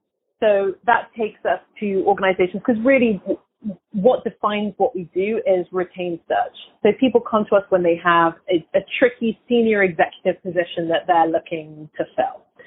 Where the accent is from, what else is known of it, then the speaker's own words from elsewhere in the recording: England, United Kingdom; now in United States; I've been in the US since 2008. I'm clearly English by background, but I've been here since 2008.